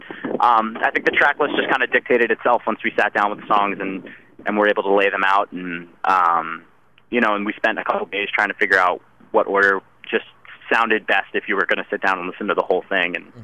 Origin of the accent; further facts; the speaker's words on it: Philadelphia, Pennsylvania, United States; No, dude, I'm from Philadelphia. I can take anything.